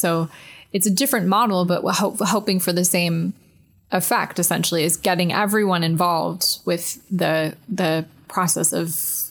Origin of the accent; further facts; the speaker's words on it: United States; people interested, not only in art, but also in participating in the democratic process, because I'm American.